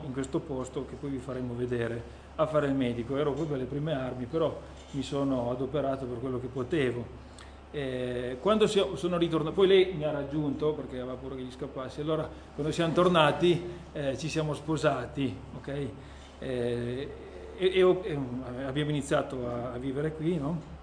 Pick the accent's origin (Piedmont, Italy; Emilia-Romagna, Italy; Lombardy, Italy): Piedmont, Italy; Priocca; ho 35 anni e sono di Priocca